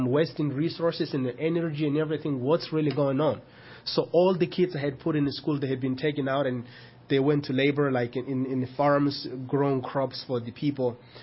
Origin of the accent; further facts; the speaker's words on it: Nampula, Mozambique; So then when I went back to Mozambique, I was leading a team into Malawi. Before I got to my hometown, Nampula, I met my sister who lives in the border of Malawi